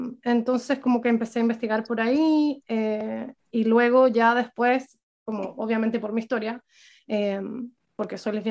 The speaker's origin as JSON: {"language": "Spanish", "country": "Chile", "said": "se ve también muy fuerte como lo conservadora que es nuestra sociedad, como chilenos, digo."}